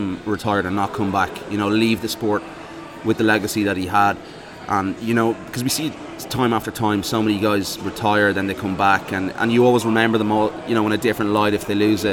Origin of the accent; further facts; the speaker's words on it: Ireland; Obviously, being Irish, and obviously covered the sport for 2 years, the fact that, you know, it's coming back to our homeland